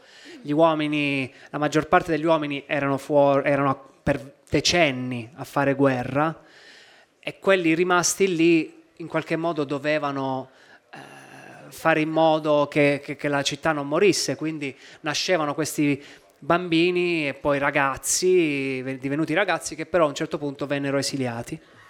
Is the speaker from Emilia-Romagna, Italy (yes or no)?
no; Taranto, Apulia, Italy; ho voluto proprio scegliere la mia terra, perché poi ho passato a Taranto gli anni importanti, quelli delle scuole, fine scuole medie e scuole superiori, che sono anni che ti formano, ti danno l'accento, si sente ancora.